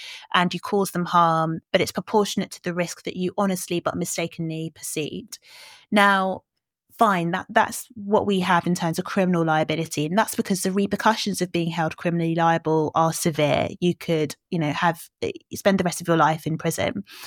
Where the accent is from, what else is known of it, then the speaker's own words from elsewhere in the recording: Nigeria; as a Nigerian, my voice modulates a lot. I move my hands a lot. I speak really loudly.